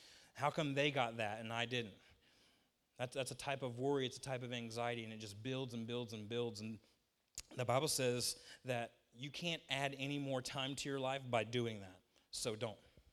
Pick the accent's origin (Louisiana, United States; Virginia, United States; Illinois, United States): Virginia, United States; So when we first moved here, we're from Virginia. We're not from around here. And we've been here for coming up on 10 years now.